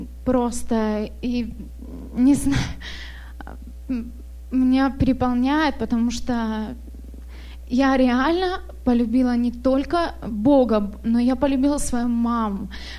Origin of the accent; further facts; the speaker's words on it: Khabarovsk, Khabarovsk Krai, Russia; moved away as an adult; now in Portland, United States; мы с мужем месяц здесь, в Америке. Мы из России, с маленького города Хабаровск на Дальнем Востоке. Сейчас мы в Портленде живем.